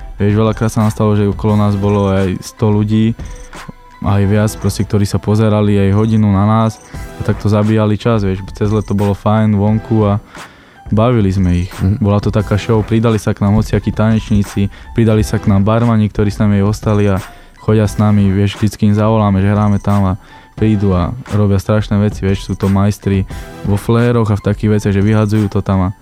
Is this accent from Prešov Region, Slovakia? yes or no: no; Nitra, Nitra Region, Slovakia; Lebo ja som z Nitry, tak stal som to doma a v Bratislave.